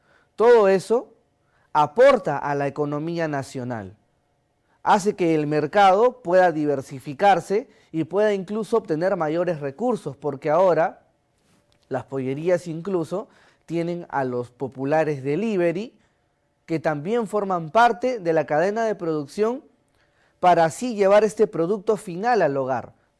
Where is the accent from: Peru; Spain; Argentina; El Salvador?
Peru; esperamos como peruanos y como cadenas peruanas de pollerías que hay en el país